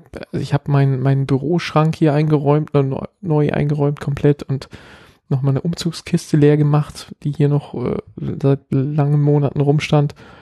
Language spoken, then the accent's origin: German; Berlin, Germany; accent: Berlin dialect; sofort macht es Schnapp und ich bin in meinem Berliner Dialekt und zwar so richtig, also schlimmer, als ich das hier jemals werde.